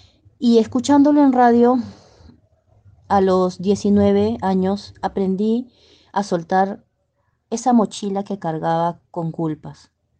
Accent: Lima, Peru; soy de Lima, Perú

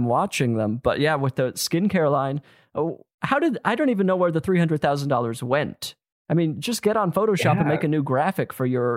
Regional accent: Utah, United States; yeah, I'm from Utah and our big thing was earthquakes.

